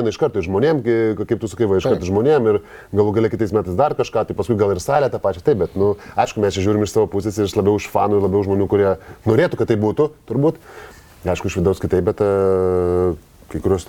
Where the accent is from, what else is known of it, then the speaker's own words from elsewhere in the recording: Vilnius, Vilnius County, Lithuania; Taip, aš Vilnietis, aišku, čia žiūriu taip.